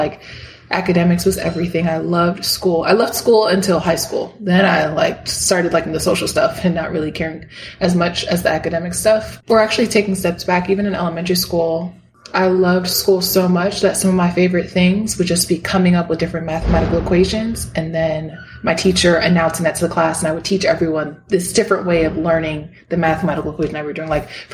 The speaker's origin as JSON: {"language": "English", "region": "New York", "country": "United States", "tie": "born or raised there", "also_born_or_lived": "Miami", "said": "Yes, I was born in Miami, Florida, to two parents. They came from Dominican Republic, so both of them were immigrants. And then I mostly grew up with my mom and my sister. We moved from Miami to different parts of New York State."}